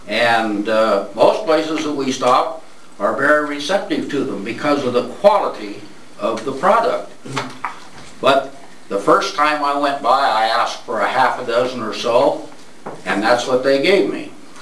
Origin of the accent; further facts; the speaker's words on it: La Pine, Oregon, United States; I said, I'm from Lapine and I'd like to know if you would please put some of these brochures out.